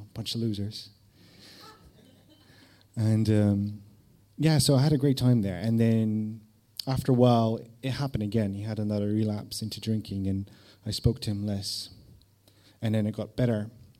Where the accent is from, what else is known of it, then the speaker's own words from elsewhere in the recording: Netherlands; I was from Holland, I was living there with my mum, and I would visit my dad in various cities in the UK, such as Manchester, Woking, Lansing, my favourite, near Brighton.